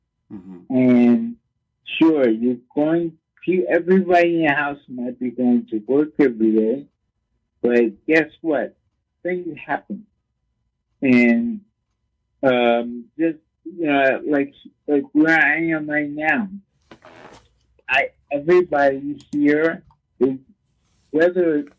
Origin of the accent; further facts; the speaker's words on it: Brooklyn, New York, United States; I'm from Brooklyn. I was living in Brooklyn. And I've since moved upstate New York.